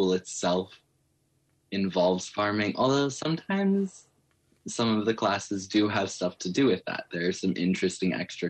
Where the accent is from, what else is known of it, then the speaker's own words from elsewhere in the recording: Big Delta, Alaska, United States; I'm Mexican American. My dad's Mexican. So I grew up in a small, like very tight knit place in Big Delta, Alaska. I go to a small school.